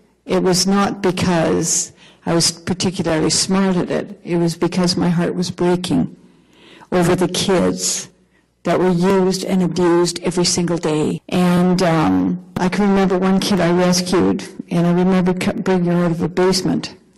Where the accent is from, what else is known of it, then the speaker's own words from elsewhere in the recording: Canada; I'm the Canadian in this bunch.